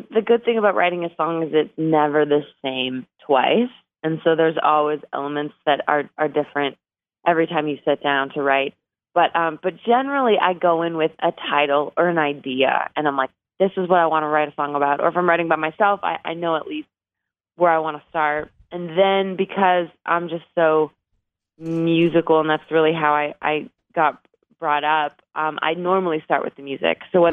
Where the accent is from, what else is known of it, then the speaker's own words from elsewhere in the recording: Canada; So I'm Canadian, and I didn't have a visa the first time I came down to Nashville.